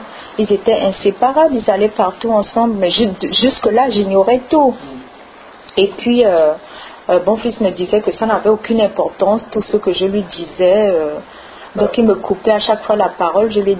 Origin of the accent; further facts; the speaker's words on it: French Guiana; Moi, j'ai grandi ici. Et je suis guyanaise de deuxième patrie, hein.